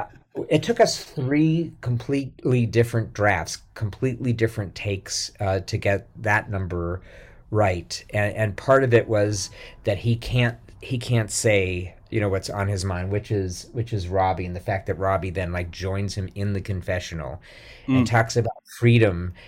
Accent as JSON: {"language": "English", "town": "Pittsburgh", "region": "Pennsylvania", "country": "United States", "said": "I'm like Irish Catholic, but from Pittsburgh"}